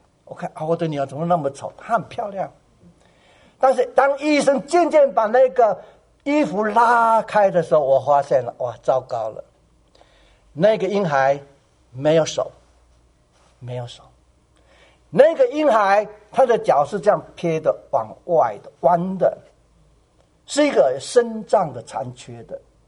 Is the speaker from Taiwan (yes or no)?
no; China; 在照顾我们中国人的儿女们，多么的伟大呀！